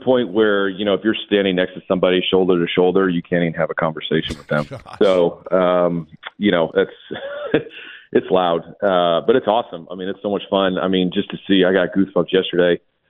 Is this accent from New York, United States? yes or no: yes; Buffalo, New York, United States; Obviously, growing up in Buffalo, that's just what it is up there.